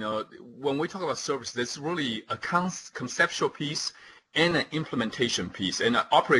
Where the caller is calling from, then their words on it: North Carolina, United States; I am saying hello from North Carolina.